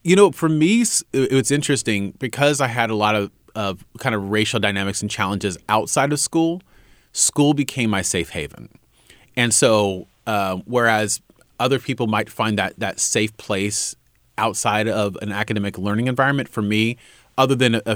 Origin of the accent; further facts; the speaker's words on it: California, United States; also born or lived in Oakland; So my family, I was born in Oakland. My biological mother was in prison, and me and my brother immediately became wards of the court in the foster care, moved up to far northern California